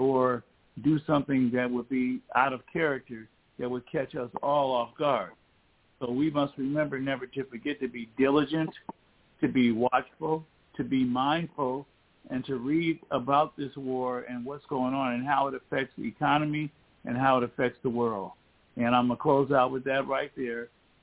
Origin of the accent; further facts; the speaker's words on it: United States; that we should be so gratified to be Americans, even though we've had the trials and tribulations of being an American